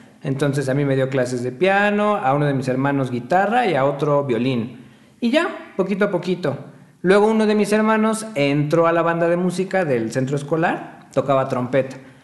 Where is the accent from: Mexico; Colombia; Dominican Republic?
Mexico; Puebla; Yo soy de aquí, de Puebla.